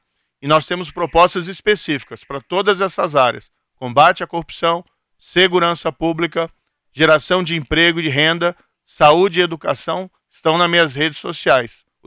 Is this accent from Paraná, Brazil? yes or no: yes; Maringá, Paraná, Brazil; now in Curitiba, Brazil; é aqui que eu nasci. Nasci em Maringá, sou pé vermelho, meus pais são de Ponta Grossa. Morei em Cascavel como juiz, pela carreira de juiz, resido em Curitiba. Há 20 anos